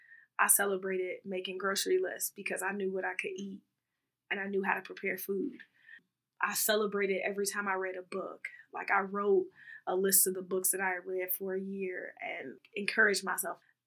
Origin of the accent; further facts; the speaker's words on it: London, United Kingdom; I'm from London